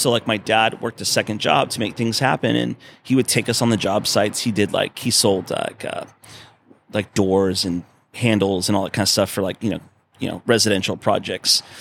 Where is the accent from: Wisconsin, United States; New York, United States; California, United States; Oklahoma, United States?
California, United States; Paso Robles; also born or lived in Orange County; I grew up on 80 plus acres up in Paso Robles. I was born in Orange County, but right before I was 6, we moved up there